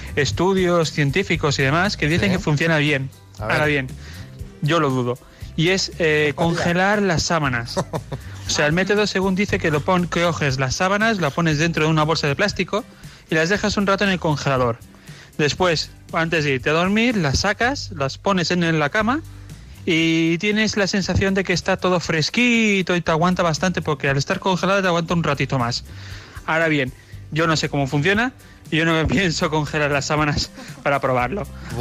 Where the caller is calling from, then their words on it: Girona, Catalonia, Spain; de Girona.